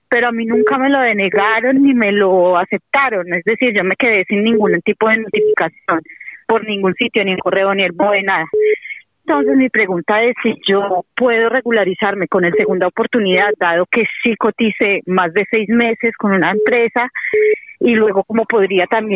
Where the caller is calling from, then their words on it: Tabasco, Mexico; llamo de Tabasco.